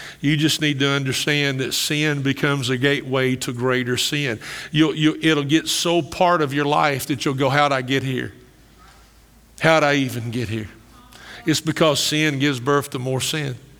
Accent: Kentucky, United States; But I grew up in Greene County from second grade to eighth grade.

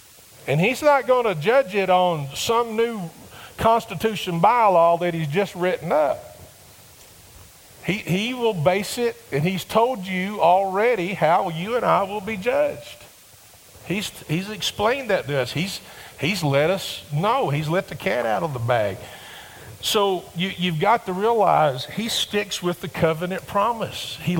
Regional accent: Campbellsville, Kentucky, United States; also born or lived in Summersville; Growing up in Summersville and Campbellsville?

